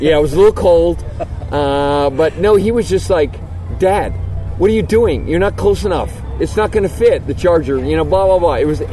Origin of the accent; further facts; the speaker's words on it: United States; it was all always kind of like a little sad as an American.